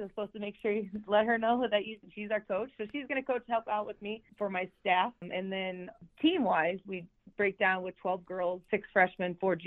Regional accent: New Providence, Iowa, United States; I'm originally from Eldor, New Providence. It no longer exists. It's called South Hardin now.

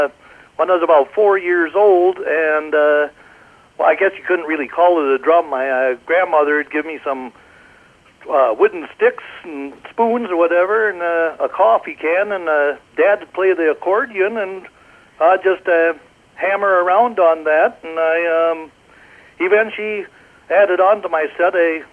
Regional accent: Delano, Minnesota, United States; Home has been here pretty much all my life, except for I spent about a year out in Buffalo, and of course I don't remember that.

